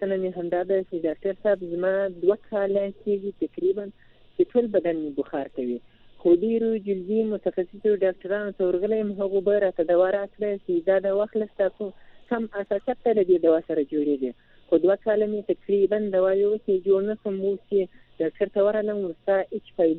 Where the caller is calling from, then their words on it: Arghandab, Zabul, Afghanistan; مدیولین د زابل ولایت ارغنداب ولسوالۍ شیګان کې اوسېدم.